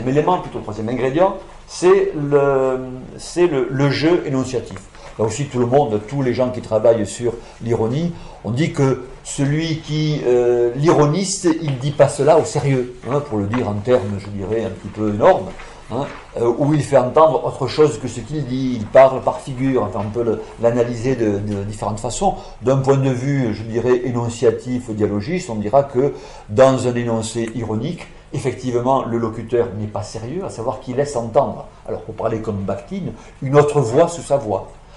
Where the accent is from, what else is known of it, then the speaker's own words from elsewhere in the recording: Auvergne-Rhône-Alpes, France; parce que je suis Auvergnat